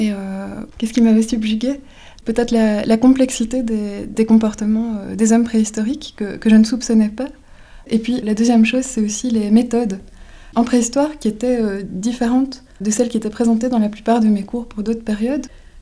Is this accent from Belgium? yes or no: yes; Wallonia, Belgium; Alors, je viens de Belgique. J'ai grandi en Ardennes belge, près du Luxembourg. Donc c'est une région assez sauvage et naturelle, avec des bois et des champs.